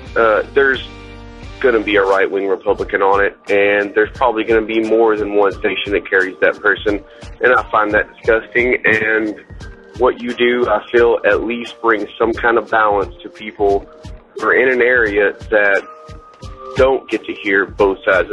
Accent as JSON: {"language": "English", "town": "Little Rock", "region": "Arkansas", "country": "United States", "said": "I'm from Little Rock, Arkansas."}